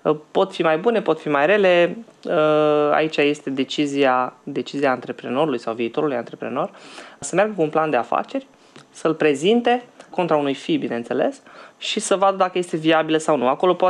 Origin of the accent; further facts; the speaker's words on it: Romania; Mai avem noi o problemă ca și români, ca și, din nou, matrice balcanică, în care discutăm despre îmbogățirea peste noapte.